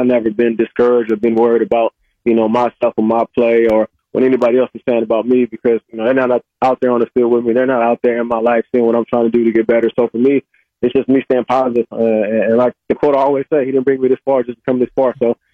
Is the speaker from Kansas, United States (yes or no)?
no; Illinois, United States; when I grew up in Illinois and then when I went to California